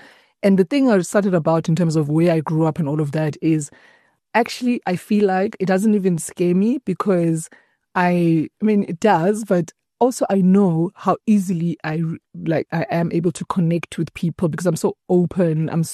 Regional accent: South Africa; Because while South Africa is like my dad's country, so I'm South African. And when we came back in 1994, you know, I love this country, but I also love my continent.

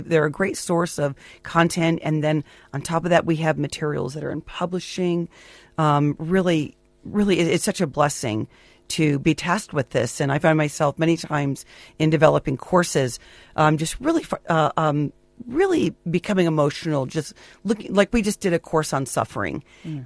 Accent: California, United States; I am from California, to be quite honest.

